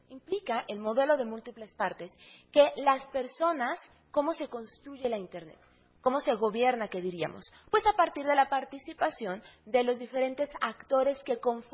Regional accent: Aguascalientes, Mexico; yo vengo de Aguascalientes y es importante para mí nombrarlo porque el lugar donde habito, donde acciono, también es un espacio político

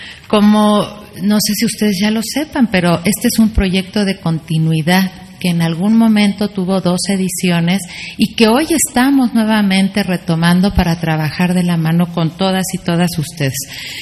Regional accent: Mexico; Como mexicana, les digo gracias por estar comprometidos con nuestra sociedad.

